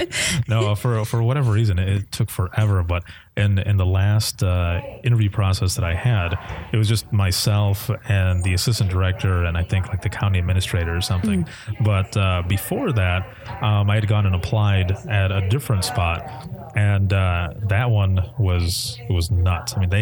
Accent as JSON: {"language": "English", "region": "Michigan", "country": "United States", "also_born_or_lived": "Florida", "said": "I'm from Michigan, but I moved to Florida for, well, I went to visit for just a week and I stayed there for 3 years"}